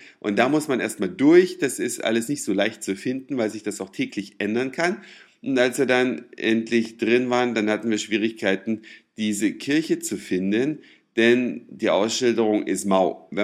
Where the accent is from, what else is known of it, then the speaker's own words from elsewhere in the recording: Germany; Ich bin ja immerhin in der DDR aufgewachsen